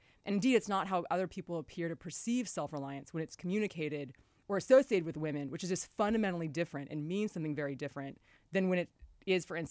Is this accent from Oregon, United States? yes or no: yes; Oregon, United States; I'm from Oregon. It's kind of like the man in the woods who doesn't want to talk to anybody else.